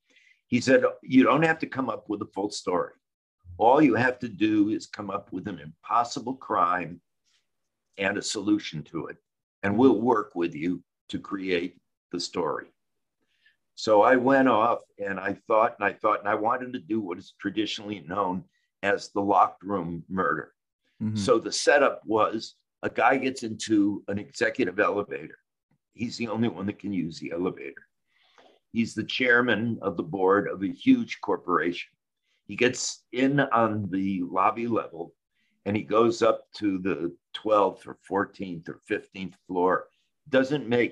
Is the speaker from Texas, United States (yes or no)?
no; New York, United States; I said that I was from New York and I was a writer